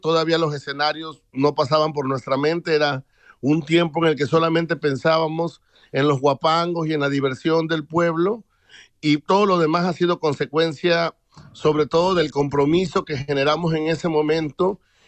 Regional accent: Santiago Tuxtla, Veracruz, Mexico; soy de Santiago Tuxtla, Veracruz, soy músico

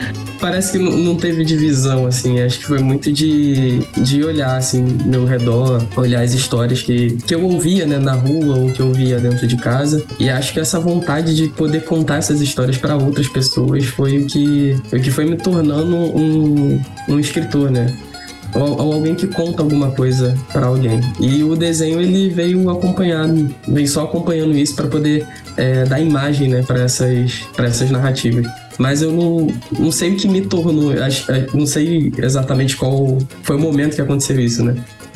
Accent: Rio de Janeiro, Brazil; Eu sou nascido e criado aqui, né, no Rio de Janeiro, no Brasil.

